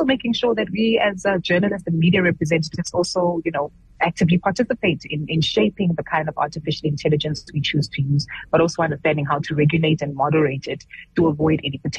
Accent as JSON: {"language": "English", "country": "South Africa", "said": "different for me as a South African to actually adapt to."}